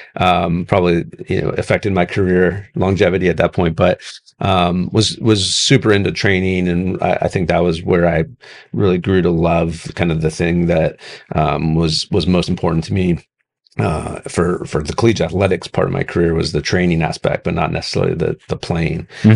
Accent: California, United States; I played sports in high school, growing up in California

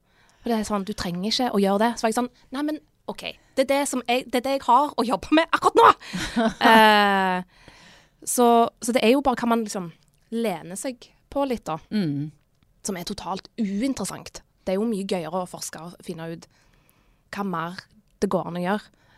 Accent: Eastern Norway, Norway; og jeg er fra Østlandet, ikke minst.

